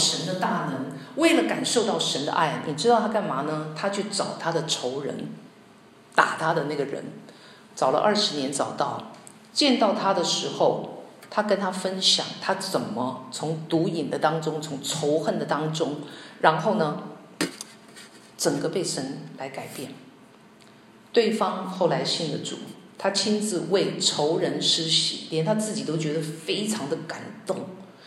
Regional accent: Taiwan; 因为我是从台湾来的哈

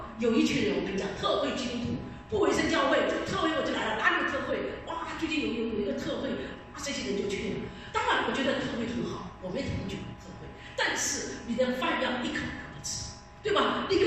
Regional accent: Sichuan, China; 我记得我们小的时候啊，我们家是四川的，还是在南方哈

